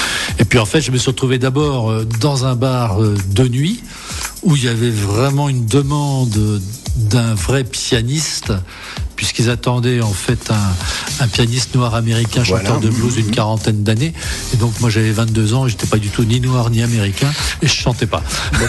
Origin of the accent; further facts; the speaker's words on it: Avallon, Bourgogne-Franche-Comté, France; De Lyon, je suis d'Avallon.